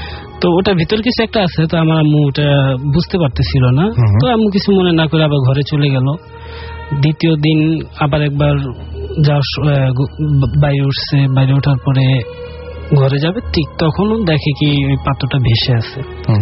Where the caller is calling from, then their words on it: Dhaka, Dhaka Division, Bangladesh; খিলগাঁও মেরাদিয়া থেকে আসছি।